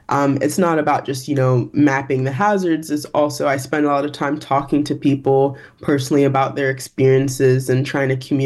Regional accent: Texas, United States; Yeah, I think I'm from Texas, and so I definitely know a thing or two about hot summers.

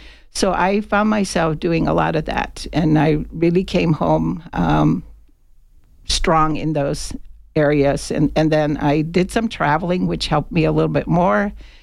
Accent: Arizona, United States; first language Hopi; English is a second language; Even though Hopi was my first language, I realized at the ALDI that I couldn't speak it anymore, mm-hmm. and I also couldn't think in it.

